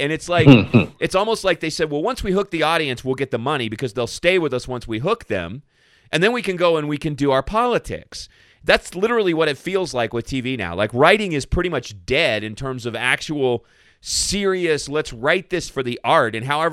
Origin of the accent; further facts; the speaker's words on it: Sells, Arizona, United States; So I grew up in Sells, Arizona, which is about 60 miles southwest of Tucson